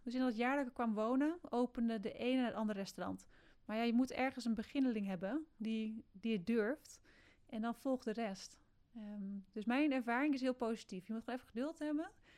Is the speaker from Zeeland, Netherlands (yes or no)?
no; Enkhuizen, North Holland, Netherlands; want ik kom zelf uit Enkhuizen.